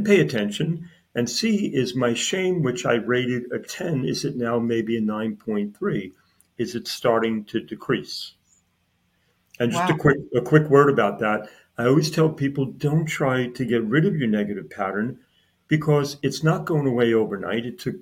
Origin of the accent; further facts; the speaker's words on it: Brooklyn, New York, United States; I always tell people, Dr. Selena, I'm from Brooklyn.